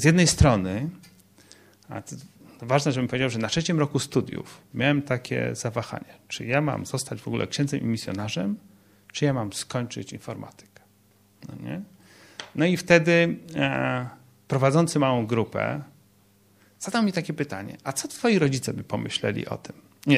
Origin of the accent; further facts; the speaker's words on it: Lublin Voivodeship, Poland; ja gdzieś wychowywałem się na takiej małej wsi w województwie lubelskim, o której moi koledzy z innych wsi mówili, że tam wrony zawracają.